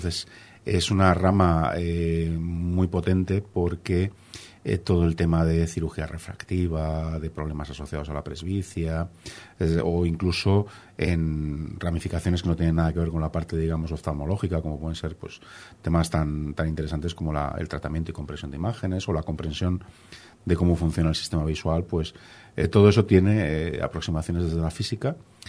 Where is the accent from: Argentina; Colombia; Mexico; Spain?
Spain; Barcelona, Catalonia; born there; nací en Barcelona hace ya casi 50 años y soy profesor de universidad